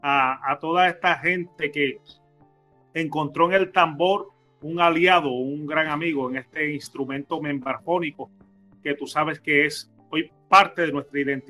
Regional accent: Pasacaballos, Bolívar, Colombia; born there; Yo nací en Pasacaballos, Bolívar, un corregimiento a la margen derecha del legendario Canal del Dique, y en la zona suroriental de Cartagena, o sea, en la zona industrial de Mamonal, y frente a la zona insular de la isla de Barú, y la isla de Tierra Bomba.

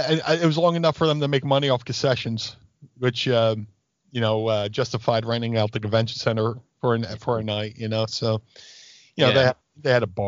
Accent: Atlantic City, New Jersey, United States; I grew up in Atlantic City, and I still might kick myself for not going to the Slammies.

